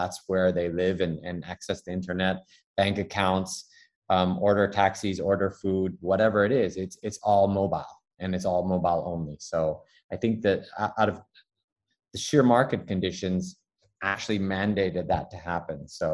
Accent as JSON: {"language": "English", "town": "Taipei", "region": "Taiwan Province", "country": "Taiwan", "said": "when I say, you know, Taipei and people, no, where are you really from? It's like, well, I'm third generation Chinese born, because my father was born in China, in Tianjin, my grandmother in northern China."}